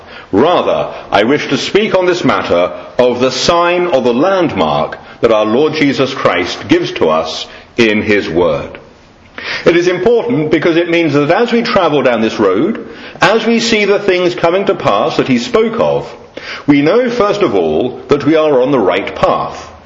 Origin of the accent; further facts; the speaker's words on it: England, United Kingdom; We are English, and we have, hopefully, the stiff upper lip